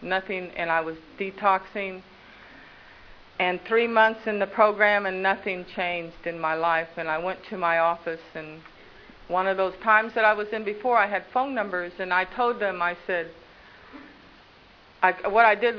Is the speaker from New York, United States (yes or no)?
no; Tulsa, Oklahoma, United States; And I said, oh, I believe in God. I was raised in Tulsa.